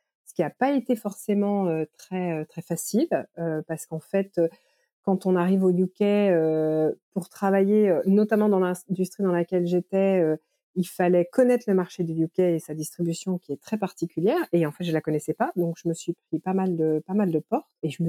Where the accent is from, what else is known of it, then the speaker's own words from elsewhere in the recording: Paris, Île-de-France, France; moved away; fait 16 ans que j'y vis. Donc, je suis forcément plus la même Française que celle que j'étais quand j'ai quitté Paris en 2007, tu vois.